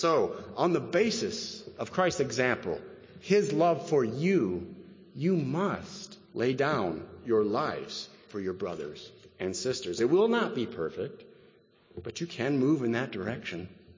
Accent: Wisconsin, United States; Growing up in Wisconsin, in the winter time, of course, it gets dark very early in the evening

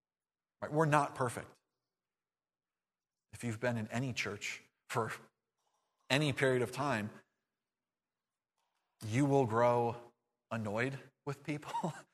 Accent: United States; born there; I love being an American. I'm glad to be in this country and to be born into this country

